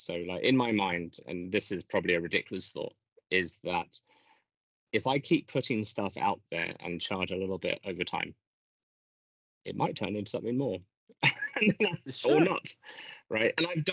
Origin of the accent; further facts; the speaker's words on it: United Kingdom; Tea, because I'm British